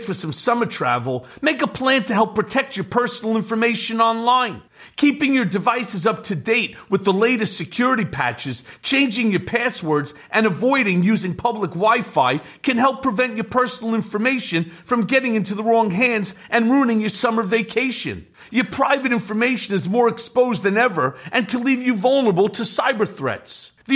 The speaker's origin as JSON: {"language": "English", "country": "United States", "said": "okay, we're both American and we're both white, okay?"}